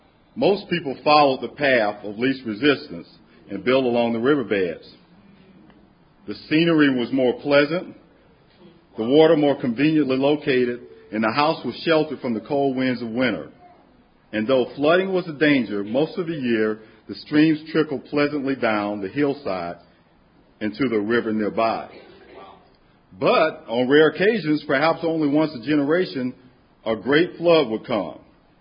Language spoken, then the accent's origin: English; Florida, United States; I'm from South Florida, and before Hurricanes Rita and Katrina, there was Andrew.